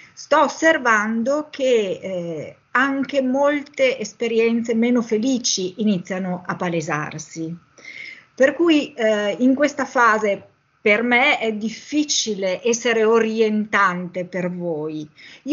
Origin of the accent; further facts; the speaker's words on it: Piacenza, Emilia-Romagna, Italy; Vengo da Piacenza. Piacenza è a 15 km da Codogno.